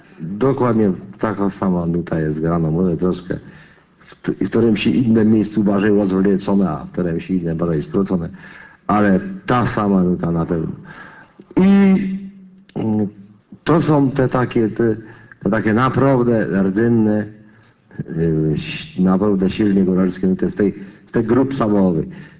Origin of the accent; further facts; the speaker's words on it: Lesser Poland, Poland; Tak u nas na Podhelu